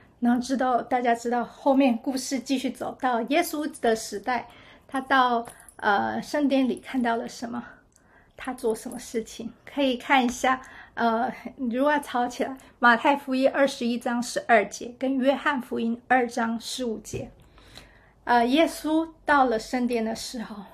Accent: China; 我们中国人把这样子的祝福吃掉了呢？

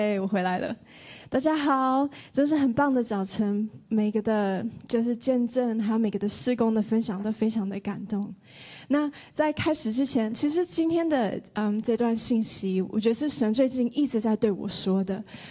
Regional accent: Sydney, New South Wales, Australia; 我就说我是雪梨人这样子，然后我来没有，所以我不是当地人，我看不懂。

